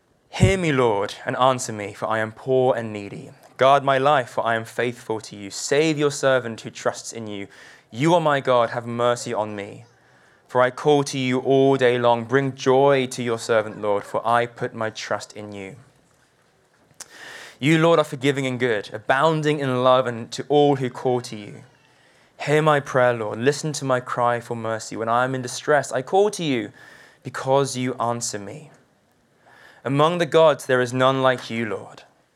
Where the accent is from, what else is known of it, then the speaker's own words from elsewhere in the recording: London, United Kingdom; I'm South Korean, born and raised in London.